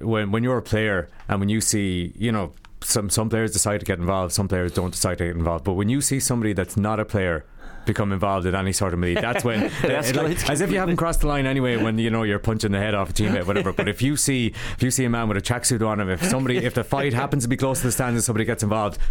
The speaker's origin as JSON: {"language": "English", "region": "Connacht", "country": "Ireland", "said": "Sure, look, I'm from Mayo, and nobody in the GAA"}